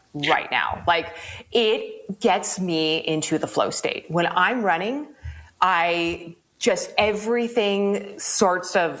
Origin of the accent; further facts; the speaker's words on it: New York, United States; now in California, United States; I grew up in New York, just as a kind of backstory. So I was used to like, you know, January through like April, it was dark and gray